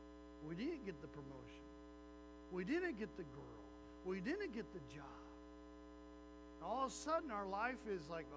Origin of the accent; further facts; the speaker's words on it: Oklahoma, United States; You know, I'm from Oklahoma. We're not supposed to have those things.